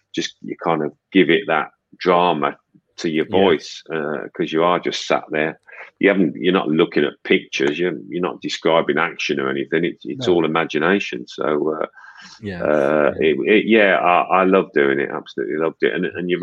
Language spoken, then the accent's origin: English; Birmingham, West Midlands, United Kingdom; I mean, I was a Villa fan when I was a boy. I'm from Birmingham.